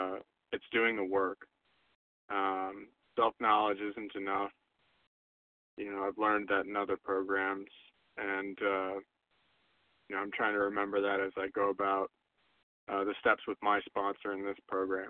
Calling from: Maryland, United States; All right … from Maryland.

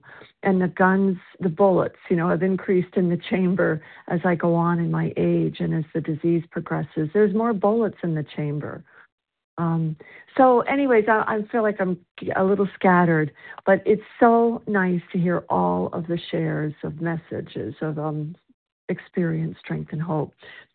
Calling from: South Carolina, United States; and I'm calling from South Carolina.

